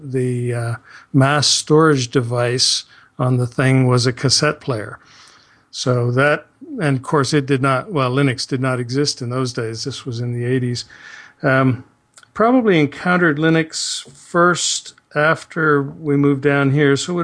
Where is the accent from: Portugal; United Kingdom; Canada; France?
Canada; Ontario; moved away as an adult; now in United States; We've been down here 22 years or so now, and we moved down in August from Ontario. And so when you live in Canada, you know, you look at this nation to the south